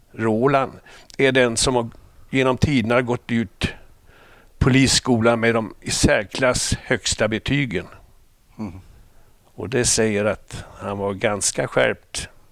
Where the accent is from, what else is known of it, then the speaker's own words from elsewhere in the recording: Jönköping County, Sweden; Jag är uppväxt på småländska höglandet.